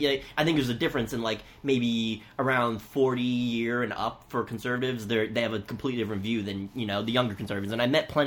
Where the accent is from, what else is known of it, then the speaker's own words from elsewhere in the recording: Virginia, United States; My thing, and, you know, I grew up in Virginia. I understand the importance of the Second Amendment